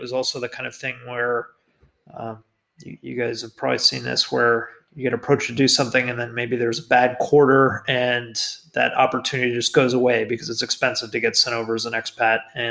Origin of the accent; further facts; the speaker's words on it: Florida, United States; also born or lived in Pennsylvania; But anyhow, I'm from Florida originally. I lived in several places in the U.S. And then, you know, my last place in the U.S. was in Pennsylvania.